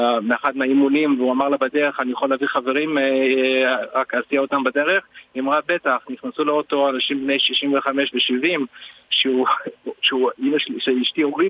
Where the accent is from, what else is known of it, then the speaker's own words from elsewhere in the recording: Jerusalem, Jerusalem District, Israel; אנחנו ירושלמים